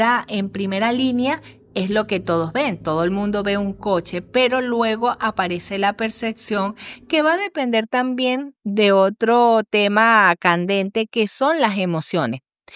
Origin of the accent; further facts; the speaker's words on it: Venezuela; porque yo como buena venezolana también había vivido en son de esas medidas